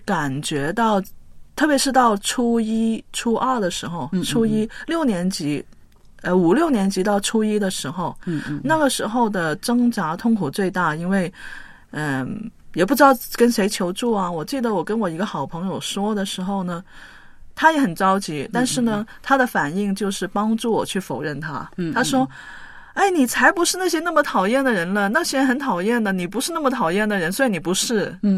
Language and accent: Chinese; China; 我是在中国大陆长大的，所以呢从小是接受无神论的教育。